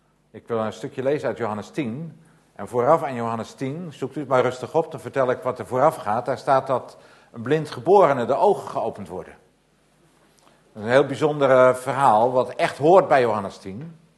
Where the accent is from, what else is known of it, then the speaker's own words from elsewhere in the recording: North Holland, Netherlands; now in Enkhuizen, Netherlands; West-Friesland, waar ik vandaan kom. West-Friesland, dat is oostelijk Noord-Holland, maar dat weet u natuurlijk allemaal. De kop van Noord-Holland, Enkhuizen, Medemblik, Hoorn, daar woon ik in Enkhuizen dan. Dat is West-Friesland.